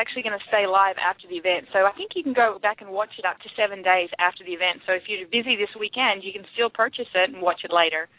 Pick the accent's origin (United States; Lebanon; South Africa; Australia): Australia; I'm Australian